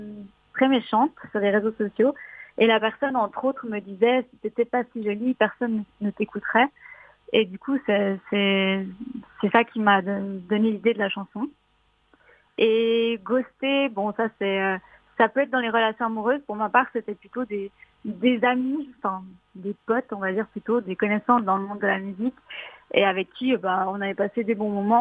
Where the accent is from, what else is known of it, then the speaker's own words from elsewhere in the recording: Fribourg, Switzerland; Alors, je suis chanteuse et je viens de Fribourg en Suisse.